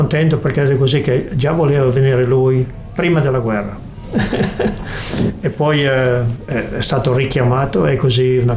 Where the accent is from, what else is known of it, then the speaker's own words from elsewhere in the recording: Piedmont, Italy; accent: Piedmontese; son tornato indietro col mio dialetto, invece di parlare italiano si parlava il dialetto piemontese.